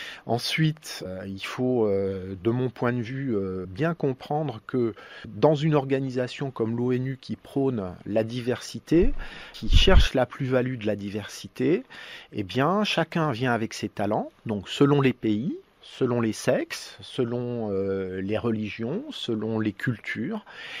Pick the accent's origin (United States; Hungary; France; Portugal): France; En fait, en tant que Français, nous pouvons nous référer à certains poètes.